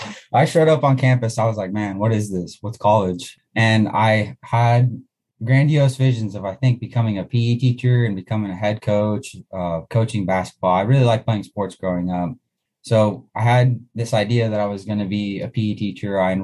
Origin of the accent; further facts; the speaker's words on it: Kansas, United States; I am a Kansas resident. I grew up in Western Kansas in a town of about 1,000 people.